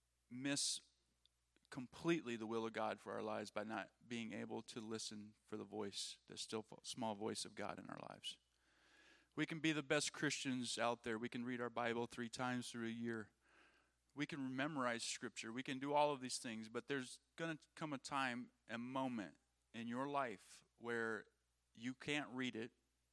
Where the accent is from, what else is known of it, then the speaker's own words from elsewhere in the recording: Minnesota, United States; I was not a Wisconsinite. I was from Minnesota.